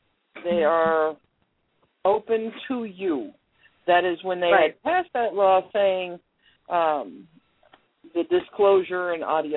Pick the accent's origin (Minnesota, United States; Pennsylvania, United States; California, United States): California, United States; from California.